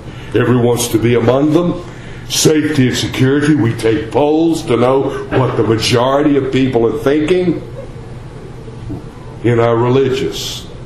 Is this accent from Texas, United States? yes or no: yes; Texas, United States; accent: Texas; Y'all don't know Palti? Gadiah. Must be my Texas accent.